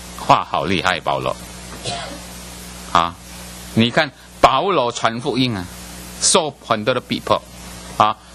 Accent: China; 所以我们中国人有一个不倒翁啊。

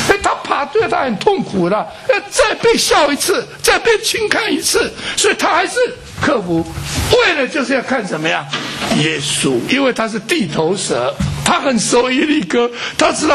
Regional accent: China; 这个迷信有时候我们从中国来的，对不对？

